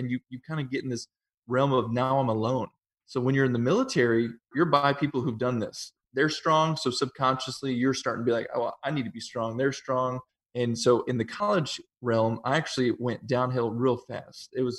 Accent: Washburn, Illinois, United States; So originally I'm from Washburn, Illinois. That's where I grew up.

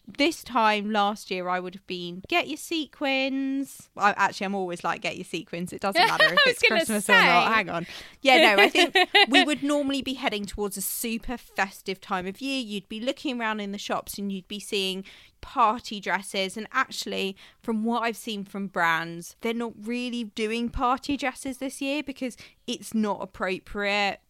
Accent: United Kingdom; Me and G, we're both British.

